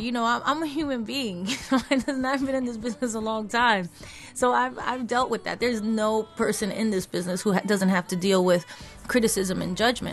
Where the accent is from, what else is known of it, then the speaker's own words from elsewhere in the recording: New York City, New York, United States; Growing up in the Bronx, you know, I heard hip-hop music on the same street as you heard Latin rhythms